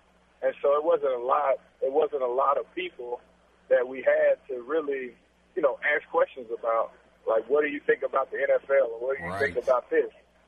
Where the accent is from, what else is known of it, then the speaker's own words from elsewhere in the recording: Monroe, Louisiana, United States; I'm from Monroe, Louisiana. I grew up playing basketball in my backyard in a dirt pile.